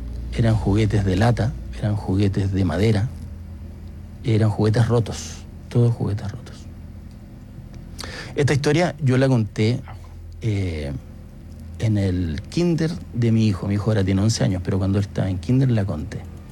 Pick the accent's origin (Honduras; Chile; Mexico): Chile; Magallanes; Yo no sé si alguna vez te lo conté, pero yo soy magallánico.